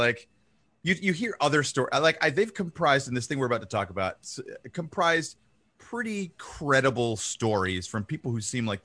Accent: East Hartford, Connecticut, United States; now in San Diego, United States; Well, I grew up in Connecticut. I grew up in East Hartford, so I was in the region.

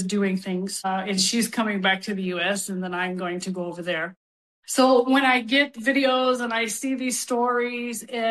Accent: West Virginia, United States; Because I grew up in West Virginia on a farm. Yeah, I was a farm girl. Not that we didn't dress up, but it was more about, you know, life on the farm and the hills of West Virginia.

